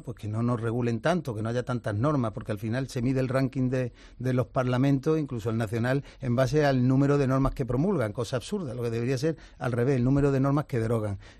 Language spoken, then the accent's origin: Spanish; Málaga, Andalusia, Spain; also born or lived in Sevilla; somos malagueños. De alguna forma yo llevo ya una serie de años allí, más tiempo en Sevilla como es natural